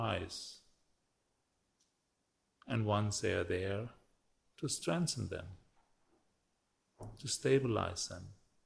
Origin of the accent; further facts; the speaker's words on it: Northern Germany, Germany; living in the midst of a small spa town in northern Germany, in my hometown actually, my parents' house, and try to establish a center there.